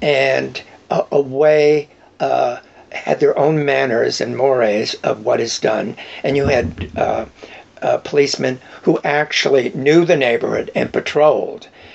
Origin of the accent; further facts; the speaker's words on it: Manhattan, New York, United States; I grew up in Manhattan. I called Hell's Kitchen